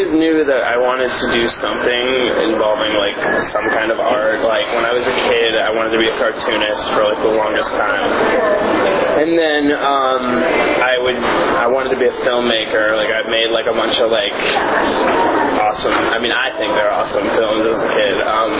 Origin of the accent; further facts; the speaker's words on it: Maryland, United States; Well, I am Caucasian, of Swedish descent, and I grew up in Washington, D.C., actually right outside in Maryland, Central Park